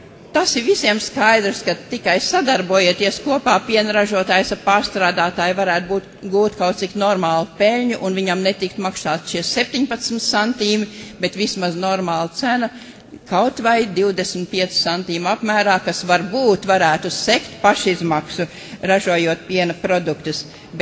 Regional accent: Talsi, Talsi Municipality, Latvia; un es esmu no Talsiem.

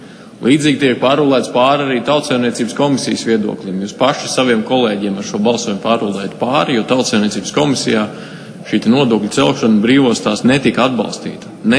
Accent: Liepāja, Kurzeme, Latvia; Un es kā liepājnieks vēl par Liepāju gribu pakomentēt.

